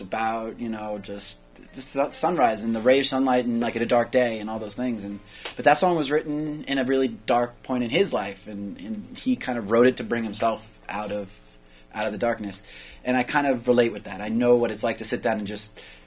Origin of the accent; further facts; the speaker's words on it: New York, United States; I grew up on Long Island, right? Okay. And growing up on Long Island, what is it?